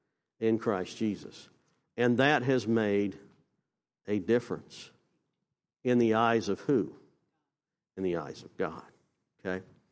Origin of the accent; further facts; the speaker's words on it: Virginia, United States; I'm from Virginia, so I'm a Virginia Cavalier fan.